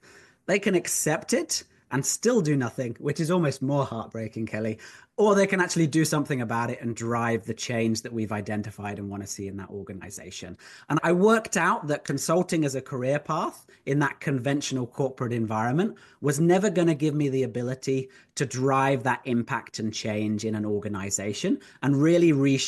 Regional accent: United Kingdom; As a British man who's used to being introduced simply by my name, that makes me blush.

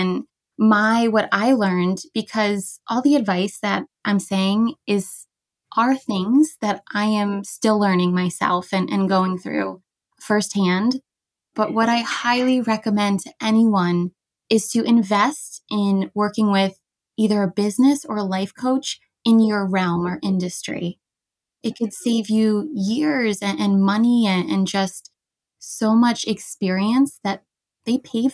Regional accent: United States; with being an American and the visa situation, the experience was, you know, as short and legal as it could be.

